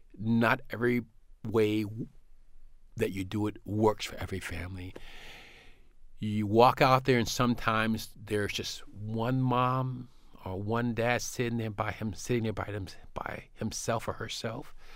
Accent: South Carolina, United States; Well, I grew up in South Carolina in a fairly poor neighborhood

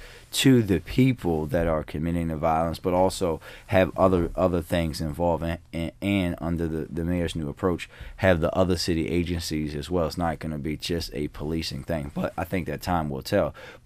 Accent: Baltimore, Maryland, United States; I know this from growing up in Park Heights and just being on both sides of the fence, so to speak.

